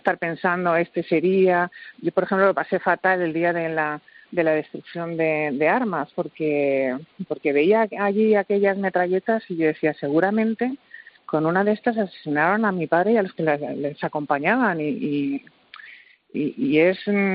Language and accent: Spanish; San Sebastián, Basque Country, Spain; Yo soy de San Sebastián